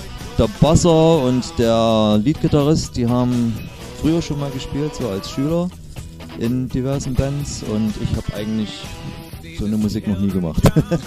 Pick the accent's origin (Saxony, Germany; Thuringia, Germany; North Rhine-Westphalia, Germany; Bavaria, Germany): Saxony, Germany; Taucha; Nee, wir kommen aus Taucher.